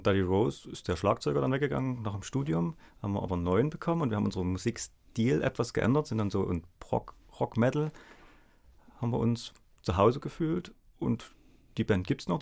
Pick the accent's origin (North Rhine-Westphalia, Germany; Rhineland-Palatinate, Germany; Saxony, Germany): Saxony, Germany; Dresden; Also ich komme aus Dresden.